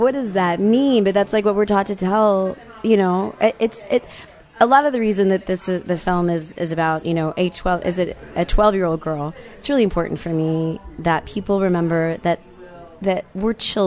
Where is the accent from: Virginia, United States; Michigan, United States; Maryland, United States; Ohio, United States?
Virginia, United States; So, I grew up in Virginia, went to Cal Arts to study theater.